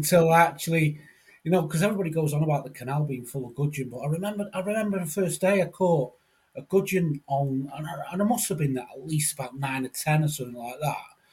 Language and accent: English; Manchester, North West England, United Kingdom; now in Liverpool, United Kingdom; when I come from Manchester to Liverpool, which must have been, I don't know, might have been 15, 16, 17 years ago